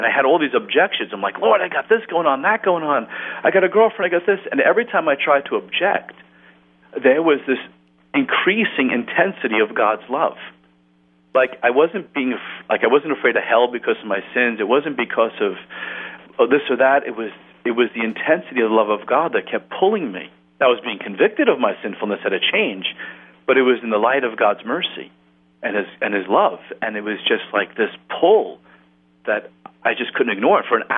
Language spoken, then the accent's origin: English; New York, United States; Now, where I grew up in New York, and you know this, there's no habited sisters.